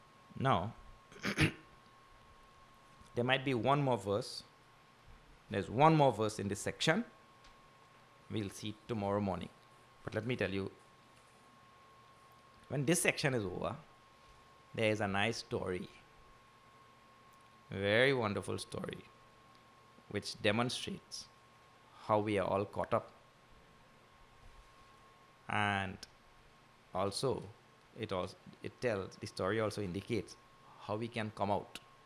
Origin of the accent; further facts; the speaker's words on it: Trinidad & Tobago; So he remembered I am from Trinidad.